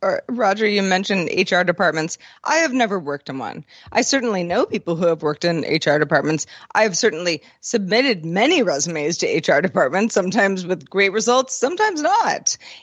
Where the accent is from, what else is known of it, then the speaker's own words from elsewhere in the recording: California, United States; as a Bay Area person, the cable car is a beloved thing